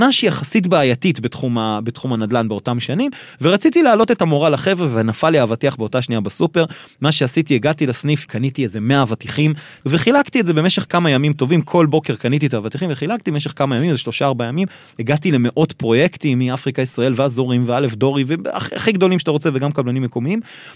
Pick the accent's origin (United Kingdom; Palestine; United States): United States; אני גדלתי בארצות הברית.